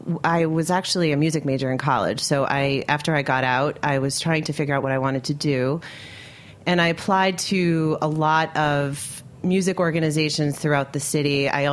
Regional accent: New York, United States; I grew up in Westchester, so right outside the city.

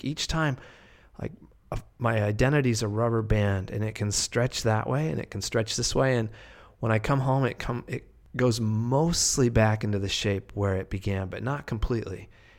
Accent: New York, United States; here I am from New York. What am I doing in rural Nebraska?

